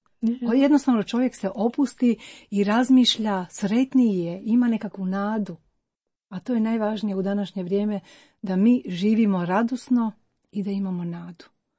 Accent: Croatia; Nema tu, ja sam Hrvat, mi nose i vidjeli smo i hrvatsku zastavu

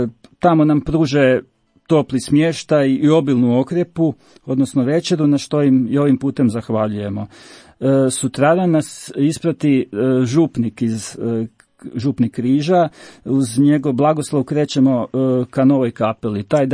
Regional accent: Hrvatska Kostajnica, Sisak-Moslavina County, Croatia; ja sam inače iz Hrvatske Kostrenice

